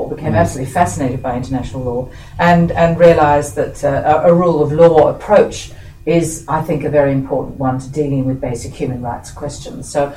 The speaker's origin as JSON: {"language": "English", "region": "London", "country": "United Kingdom", "tie": "born or raised there", "lives_now": "Australia", "said": "I grew up in London in the years immediately after the Second World War"}